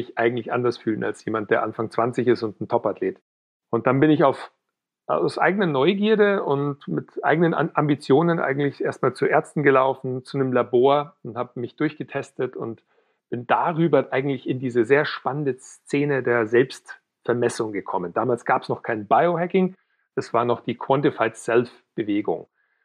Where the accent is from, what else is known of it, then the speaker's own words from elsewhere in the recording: Weilheim, Bavaria, Germany; now in Munich, Germany; ich komme ursprünglich aus Weilheim in Oberbayern, wohne mittlerweile in München